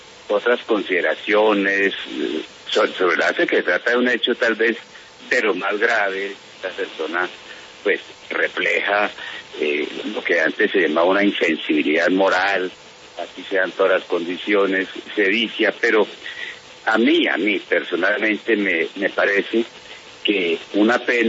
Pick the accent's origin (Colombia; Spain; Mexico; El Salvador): Colombia; A mí si me preguntan como colombiano, yo me siento, digamos, tranquilo en este caso